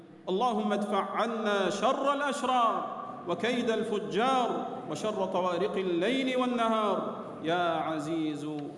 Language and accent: Arabic; Saudi Arabia; إن بلادنا المملكة العربية السعودية وعلماءها ومناهجنا وشبابنا براء من تلك الجماعات الإرهابية